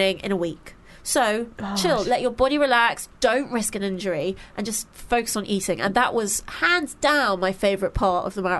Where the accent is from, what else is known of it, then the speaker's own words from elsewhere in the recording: United Kingdom; But obviously, being British, I went, okay, I'm really sorry.